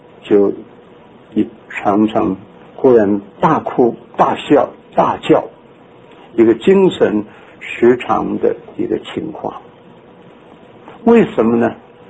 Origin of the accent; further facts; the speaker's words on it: China; 肉体在我们中国人的作品里头，我们的用的词句里头常常提到灵肉之争